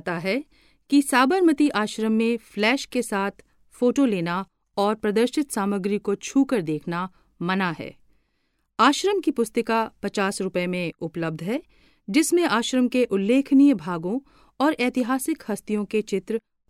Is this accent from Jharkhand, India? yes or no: no; Hyderabad, Telangana, India; also born or lived in Mumbai; मेरा जन्म तो 15 नवंबर 1986 को मुंबई में हुआ था, लेकिन बचपन से ही हम हैदराबाद में रहे